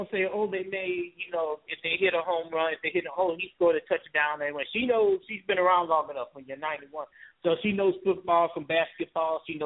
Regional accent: Chicago, Illinois, United States; I'm a White Sox fan because I grew up on the South Side.

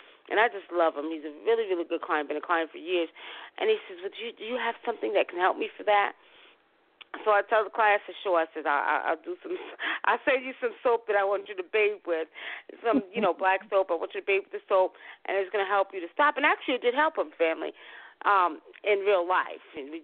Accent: New York, United States; Although I was raised in New York, my grandmother, my aunts, and mother would not let us have it no other way. Africa was in the house.

